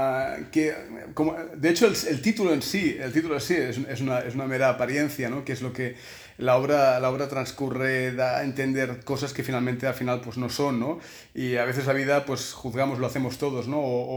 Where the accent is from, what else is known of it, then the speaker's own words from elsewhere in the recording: Badalona, Catalonia, Spain; now in Lille, France; Yo de hecho soy de natural de Badalona, y sabes que Badalona es una ciudad pues que siempre hemos estado un poquito a la sombra de Barcelona